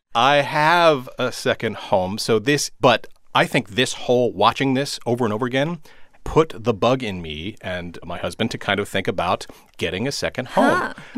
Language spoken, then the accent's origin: English; United States; I watch those shows because I'm an American.